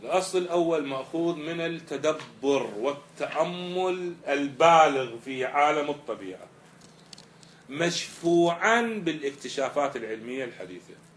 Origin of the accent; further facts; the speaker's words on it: Iraq; ما حصل عندنا بالعراق من منخفض جوي وبرودة وسقوط أمطار